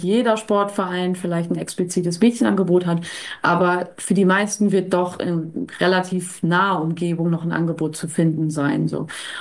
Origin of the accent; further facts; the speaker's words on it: North Rhine-Westphalia, Germany; born there; ich komme ja gebürtig aus Westfalen.